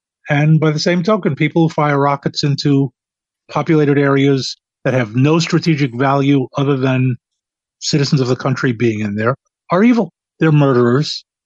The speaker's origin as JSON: {"language": "English", "region": "New York", "country": "United States", "tie": "born or raised there", "said": "Well, I grew up in New York, went to college in Stony Brook on Long Island, graduate school at the University of Chicago."}